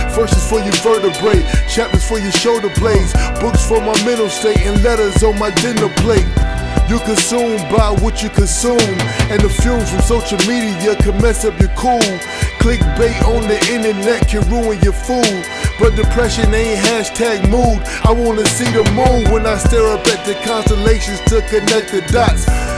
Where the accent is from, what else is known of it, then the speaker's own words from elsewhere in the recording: Virginia, United States; because I'm from the South, I'm from Virginia. And I know in the South, when I was growing up, it was church every weekend.